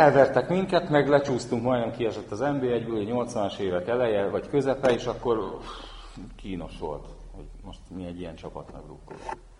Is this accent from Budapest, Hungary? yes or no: yes; Budapest, Hungary; hát lévén ott a két metró megállóra a Fradi stadiontól nőttem föl gyerekkorban, tehát még József Attila lakótelepi gyerekként mi a bánat lehetett volna más az ember, mint Fradi drukker